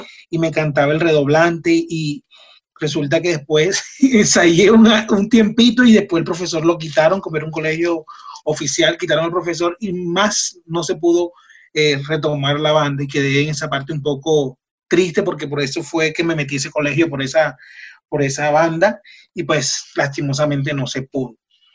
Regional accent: Barranquilla, Atlántico, Colombia; yo soy de Barranquilla

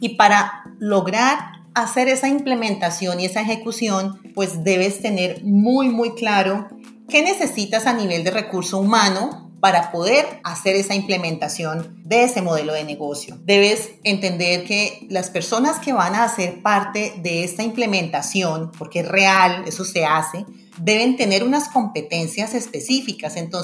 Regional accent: Colombia; qué bueno que podamos nosotros como colombianos ser quienes hagamos parte

